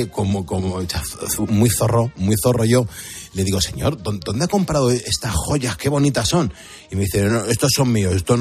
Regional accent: Madrid, Community of Madrid, Spain; como los madrileños cuando nos movemos por ahí

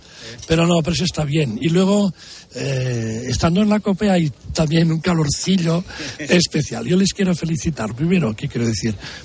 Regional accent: Catalonia, Spain; No solo el español, yo también, de mi tierra, habló catalán.

